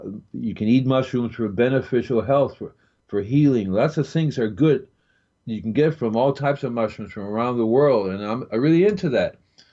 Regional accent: Cuba; also born or lived in Puerto Rico; Really early in my life, I got, because I grew up in Cuba and Puerto Rico. Those are really good mushrooms places.

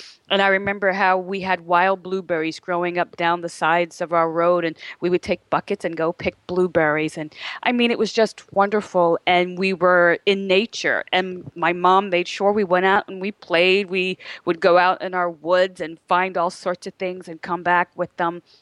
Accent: New Jersey, United States; You know, speaking of that, I grew up in South Jersey on 5 acres, and I remember there was an open field across the street

